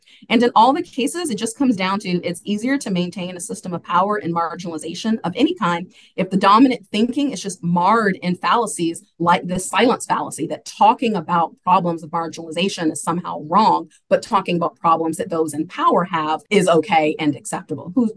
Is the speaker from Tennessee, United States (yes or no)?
yes; Nashville, Tennessee, United States; And I'm from Nashville. I know you have Nashville connections too.